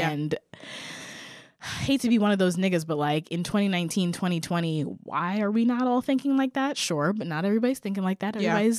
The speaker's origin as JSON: {"language": "English", "region": "New York", "country": "United States", "said": "I'm from New York."}